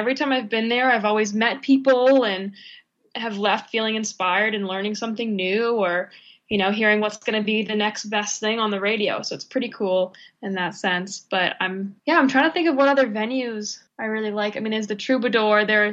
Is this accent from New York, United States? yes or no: no; Peabody, Massachusetts, United States; moved away as an adult; now in Los Angeles, United States; I grew up outside of Boston, north in Peabody. I went to college in Boston